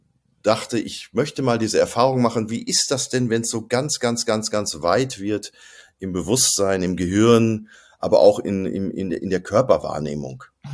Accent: Cologne, North Rhine-Westphalia, Germany; ich komme aus Köln, bin hier Yogalehrer

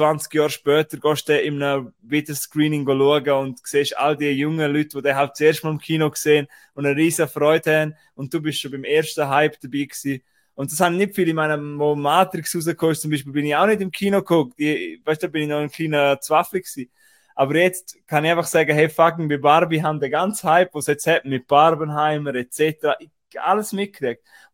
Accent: Austria; bei uns in Österreich

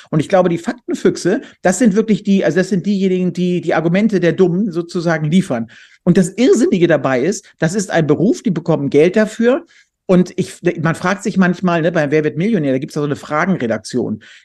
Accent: Hamburg, Germany; bin als Bayer verkleidet zum Oktoberfest gegangen als Hamburger.

